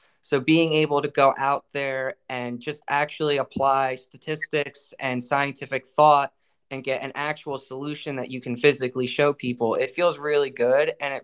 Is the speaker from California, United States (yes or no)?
no; Toms River, New Jersey, United States; Yeah, so I've actually grown up right on the Toms River my whole life. So I've been here since I was born in Toms River, New Jersey.